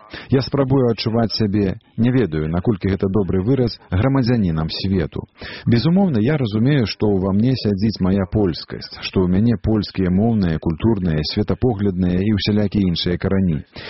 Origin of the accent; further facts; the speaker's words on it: Poland; now in United States; І як поляк, і вже трохи як американець.